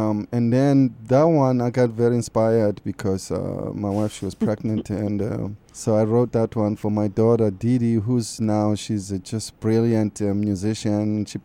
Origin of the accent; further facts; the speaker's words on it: South Africa; growing up in South Africa